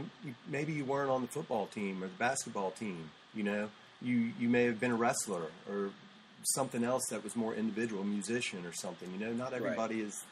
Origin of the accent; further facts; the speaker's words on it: Virginia Beach, Virginia, United States; I grew up in Virginia Beach, and I started surfing really young, but then my parents moved us probably about 5 miles from the beach